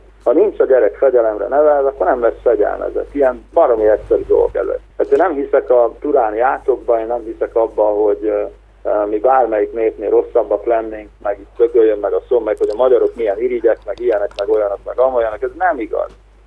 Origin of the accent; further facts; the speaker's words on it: Hungary; born there; gyakorlatilag én mindent ide kötök be, és ennek köszönhetek, és óriási szerencsének tartom, hogy én ide születtem. Én nem gondolom azt, hogy egy franciának szívedbe kell megvilágosodnia. Én nem gondolom azt, hogy egy magyar embernek Indiába kell zarándokolni